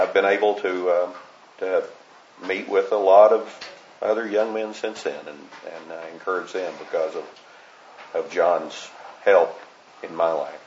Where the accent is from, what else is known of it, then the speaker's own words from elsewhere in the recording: Stillwater, United States; I'm from Stillwater. I'm married. I'll be 35 years this year. I have 4 children and 2 grandchildren now. I became a Christian at a very young age.